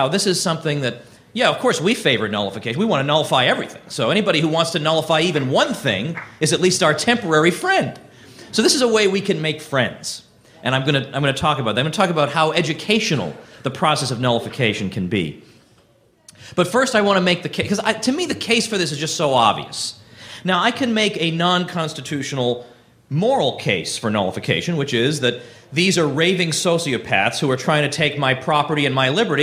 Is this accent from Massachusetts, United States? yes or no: yes; Massachusetts, United States; now in New Hampshire, United States; I grew up in Massachusetts. I lived there for 21 years.